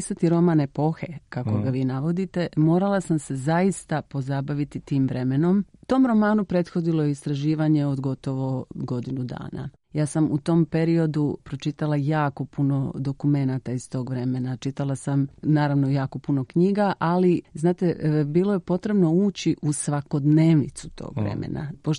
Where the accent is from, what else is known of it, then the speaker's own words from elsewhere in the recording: Dubrovnik-Neretva County, Croatia; born there; now in Zagreb, Croatia; sredine su mi bile bliske od početka, obzirom da sam rođena u Dubrovačkoj županiji, dakle, to je moj prirodni habitus. Vis je otok na koji sam odlazila svakog ljeta, Zagreb je grad u kojem godinama živim